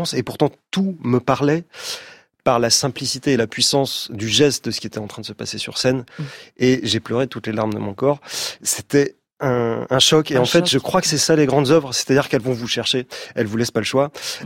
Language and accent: French; Grand Est, France; Moi, je viens de petite vallée des Vosges alsaciennes.